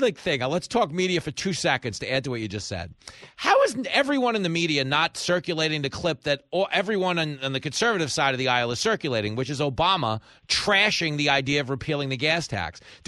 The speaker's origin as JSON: {"language": "English", "region": "New York", "country": "United States", "tie": "born or raised there", "said": "I feel bad because, you know, I grew up on Long Island, right?"}